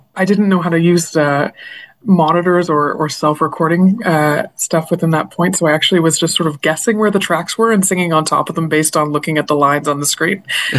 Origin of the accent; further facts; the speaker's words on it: Peterborough, Ontario, Canada; I moved back to my hometown, Peterborough, in 2010 after, a stint in the big city doing university things.